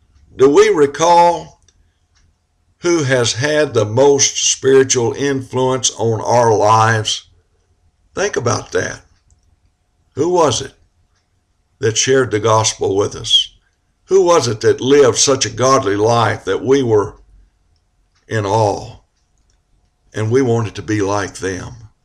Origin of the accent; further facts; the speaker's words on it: the South, United States; I was brought up in the South.